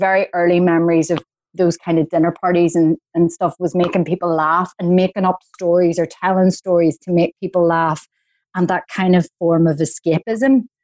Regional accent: Coleraine, Northern Ireland, United Kingdom; born there; I was born in Coleraine and there was a regional theatre there called the Riverside

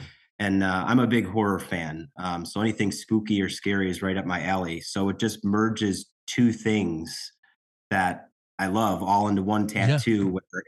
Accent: Chicago, Illinois, United States; we're from Chicago.

